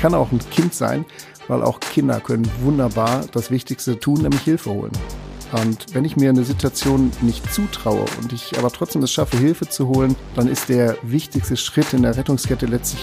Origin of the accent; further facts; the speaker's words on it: Essen, North Rhine-Westphalia, Germany; Ja, im Essener Norden. Das Krankenhaus gibt es nicht mehr, aber aufgewachsen bin ich im Essener Süden in Haidhausen.